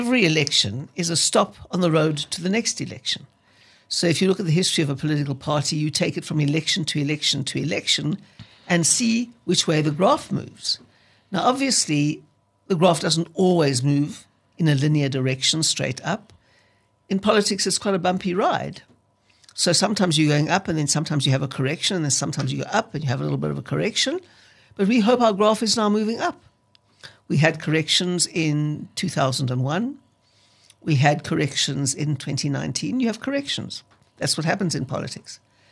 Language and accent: English; Johannesburg, Gauteng, South Africa; I'm a Joburg girl. I was born here in Hillbrow, actually, in Esland Street. I was raised here. I went to school here.